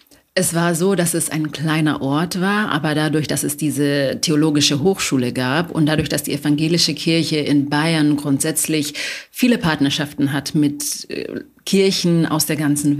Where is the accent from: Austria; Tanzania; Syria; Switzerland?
Tanzania; now in Germany; ich komme aus Tansania, lebe in der Nähe von Köln